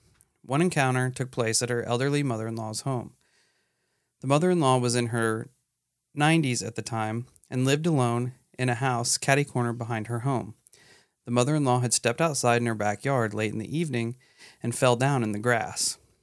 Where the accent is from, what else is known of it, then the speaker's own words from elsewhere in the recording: Texas, United States; Rockport's about 47 miles down the coast from my hometown. We did happen to evacuate to San Antonio before Harvey made landfall. We stayed in a hotel for 2 days due to our hometown being without power.